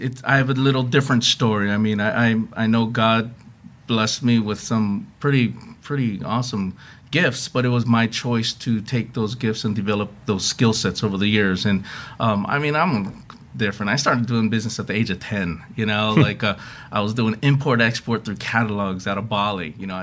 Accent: Hawaii, United States; also born or lived in Seattle; I'm originally from Hawaii, so growing up...

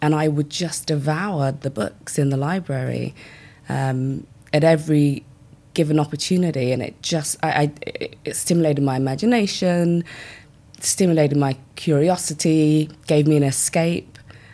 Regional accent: London, United Kingdom; also born or lived in Nigeria; So I am an East London girl. My parents emigrated from Nigeria when I was just before I was two, I think. So I was born in Nigeria. We moved to the UK and settled in East London. Educated in East London

